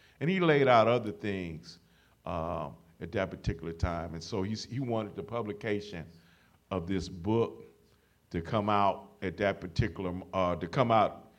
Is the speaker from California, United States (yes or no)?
yes; Los Angeles, California, United States; I grew up in Los Angeles and joined the movement there.